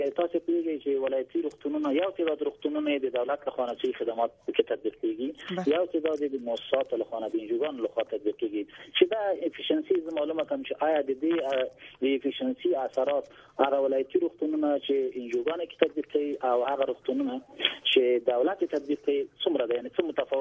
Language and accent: Persian; Afghanistan; ما شما افغان هستم